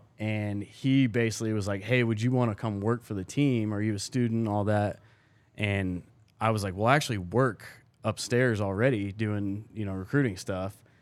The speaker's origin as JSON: {"language": "English", "region": "Colorado", "country": "United States", "tie": "born or raised there", "said": "I grew up in Colorado."}